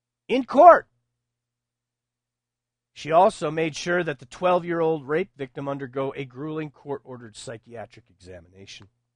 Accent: United States; I frankly am embarrassed as an American that Hillary Clinton is a nominee for the President of the United States.

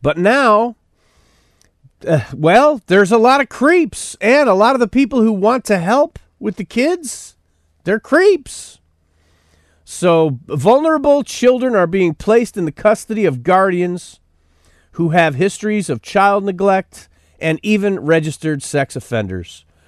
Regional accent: Buffalo, New York, United States; And I'm from Buffalo

